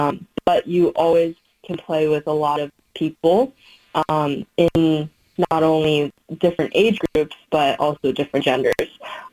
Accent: Irvine, California, United States; also born or lived in Arcadia; But I was born in Arcadia, grew up in Irvine. So okay. I pretty much spent the majority of my life in the Orange County area

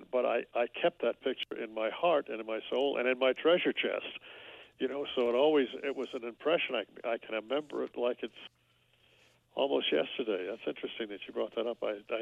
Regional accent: Detroit, Michigan, United States; born there; Well, I was born in Detroit.

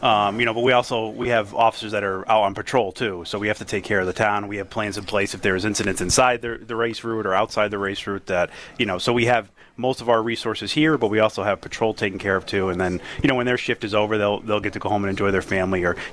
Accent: Connecticut, United States; I'm from Connecticut, but not from Manchester.

